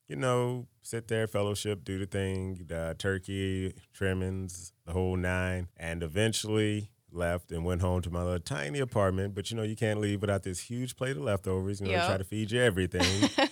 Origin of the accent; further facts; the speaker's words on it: East St. Louis, Illinois, United States; So originally, you know, I'm from East St. Louis, Illinois. I'm a Midwestern meat and potato kind of guy, you know, my whole life. I moved out here to AZ in mid-2000, so it was 2005